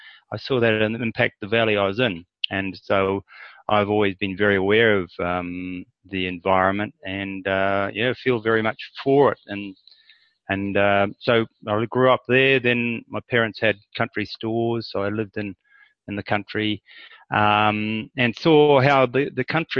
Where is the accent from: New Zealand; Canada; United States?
New Zealand; also born or lived in Australia; now in Thailand; Yeah, I grew up in New Zealand basically and spent 10 years in Australia, and then I've been in Thailand for 4 years now.